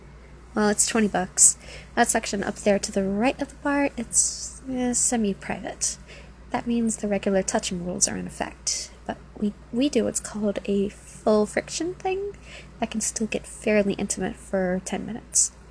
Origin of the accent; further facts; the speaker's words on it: United States; accent: no southern drawl; now in Tennessee, United States; Yeah, no southern drawl. I don't sound like I come from Tennessee, do I? Well, yeah, you're right about that. I moved here about 3 years ago.